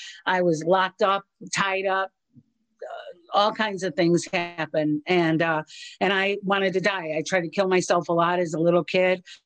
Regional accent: Chicago, Illinois, United States; I'm in Chicago. I live in Chicago. I'm born and raised in Chicago, so I'm in Chicago.

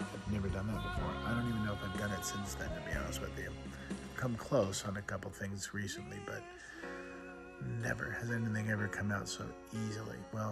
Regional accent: San Diego, California, United States; back then as a kid growing up in Point Loma down in San Diego, all of our friends' parents were like our moms.

